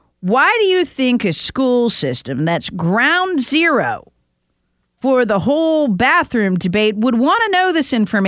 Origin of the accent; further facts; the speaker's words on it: Charlotte, North Carolina, United States; Charlotte Mecklenburg, where I'm from, I'm a refugee from the People's Republic of Charlotte.